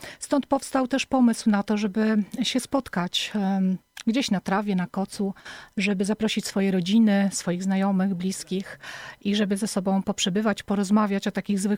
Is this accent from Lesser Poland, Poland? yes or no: no; Puck, Pomeranian Voivodeship, Poland; born there; Dlatego, że ja jestem Kaszubką, gmina Puck to moje miejsce. Urodziłam się w Pucku i tam też jest moja rodzina i tam to środowisko jest mi bardzo, bardzo, bardzo bliskie.